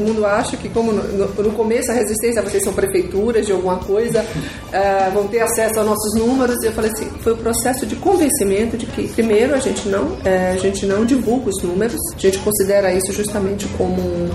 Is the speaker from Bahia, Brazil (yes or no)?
yes; Bahia, Brazil; now in São Paulo, Brazil; Porque até como baiana, temos vários problemas, mas baiano não fala mal da Bahia